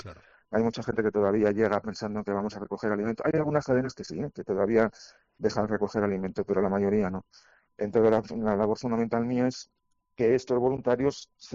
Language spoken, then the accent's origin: Spanish; Community of Madrid, Spain; now in Villaviciosa de Odón, Spain; Somos de Madrid, en concreto yo vivo en Villaviciosa de Odón.